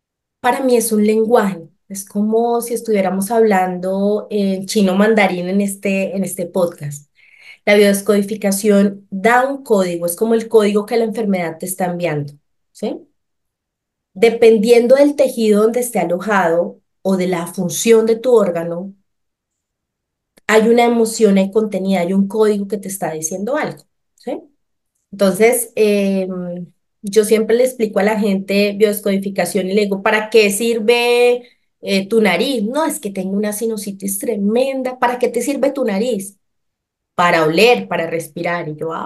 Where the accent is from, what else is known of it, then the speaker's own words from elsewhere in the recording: Boyacá, Colombia; moved away as an adult; now in Bogotá, Colombia; toda una joven de 19 años, feliz en Bogotá. Pues yo soy boyacense, entonces me vine a Bogotá a vivir una vida como súper chévere en la metrópoli.